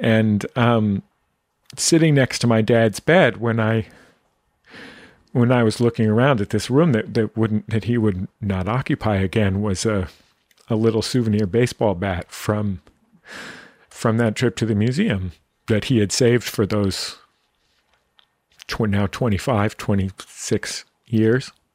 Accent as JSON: {"language": "English", "town": "San Francisco", "region": "California", "country": "United States", "tie": "born or raised there", "lives_now": "Los Angeles, United States", "said": "when I went up to my hometown where I was born, San Francisco, to his house to take him with my stepmother into hospice, and when I was leaving to drive back"}